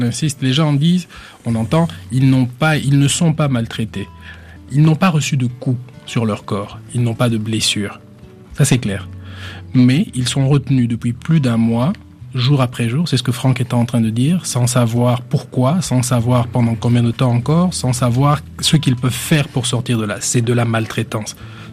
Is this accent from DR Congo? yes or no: yes; DR Congo; Nous avons dit, nous ne sommes pas des terroristes, nous sommes des Congolais, des citoyens debout.